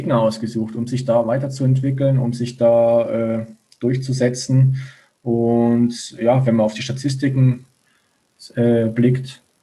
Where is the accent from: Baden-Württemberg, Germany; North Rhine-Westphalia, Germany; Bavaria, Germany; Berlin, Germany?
Bavaria, Germany; Landshut; Und ich komme ja aus Landshut.